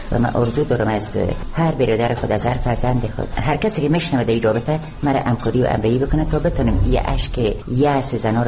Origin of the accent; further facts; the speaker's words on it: Baghlan, Afghanistan; در حدود 50 سال دارم. من در ولایت بغلان در شهر بلخانبی به دنیا آمدیم. تحصیلات ابتدایی البته در ولایت بغلان ادامه دادیم.